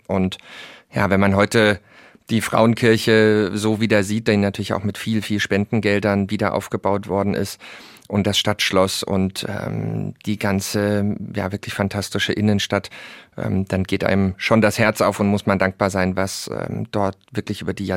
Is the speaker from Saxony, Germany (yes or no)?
yes; Dresden, Saxony, Germany; born there; Das stimmt, auch wenn man es nicht hört.